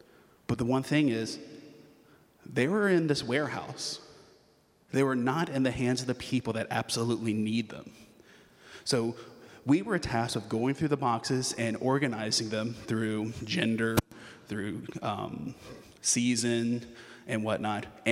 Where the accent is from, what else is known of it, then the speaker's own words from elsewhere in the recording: Texas, United States; as a Southerner, I love that wasn't there: air conditioning. I spent middle school and high school in Texas, and I played Texas football.